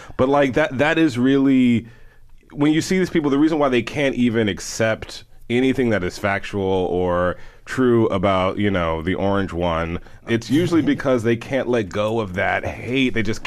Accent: Houston, Texas, United States; Because we're all from Houston.

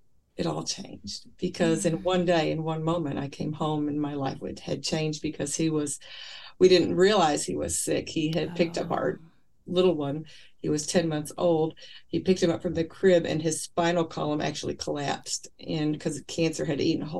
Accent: Kentucky, United States; I was raised in Kentucky in a home where my mom and dad were married quite young, and we had four kids.

